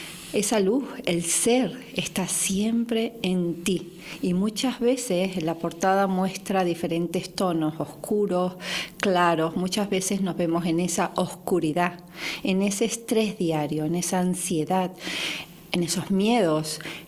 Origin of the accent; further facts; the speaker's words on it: Miami, Florida, United States; accent: mayamense; ¿y con ese acento de dónde vienes? ¿No? Yo digo, bueno, tengo un acento mayamense.